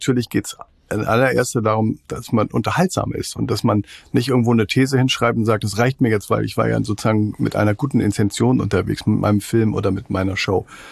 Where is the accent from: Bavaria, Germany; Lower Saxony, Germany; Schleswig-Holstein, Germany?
Schleswig-Holstein, Germany; ich bin ja auch in Schleswig-Holstein zur Schule gegangen